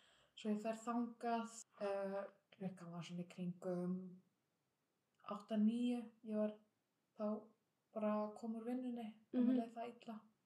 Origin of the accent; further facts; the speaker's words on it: Honduras; Icelandic is a second language; now in Iceland; ég kem frá Honduras